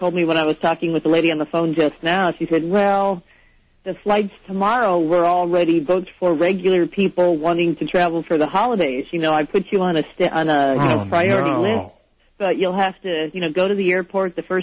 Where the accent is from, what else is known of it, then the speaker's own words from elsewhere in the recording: Illinois, United States; And I grew up out here in the Northwest suburbs